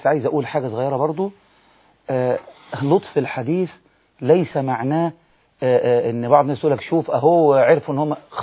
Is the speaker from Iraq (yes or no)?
no; Egypt; الشعب المصري بس انا بتكلم بحكم ان احنا مصريين